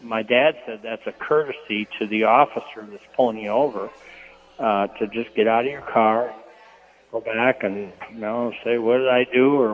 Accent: Iowa-Minnesota border, United States; I grew up on the Iowa-Minnesota border, and as a kid, 16, 17 years old

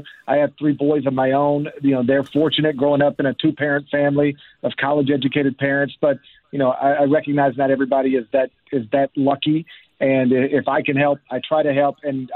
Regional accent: Memphis, Tennessee, United States; Well, I first got connected to it because it was founded in my hometown of Memphis, Tennessee, by honestly a couple of high school students.

